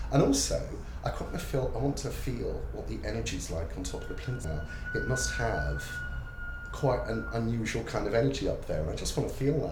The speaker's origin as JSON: {"language": "English", "town": "Cardiff", "region": "Wales", "country": "United Kingdom", "said": "I am 48 years old, I had to think there, and I'm from Cardiff in Wales."}